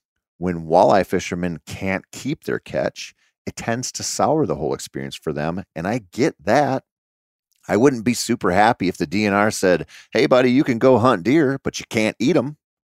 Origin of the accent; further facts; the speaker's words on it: Minnesota, United States; I'm a Minnesotan. So for us, it's the weather.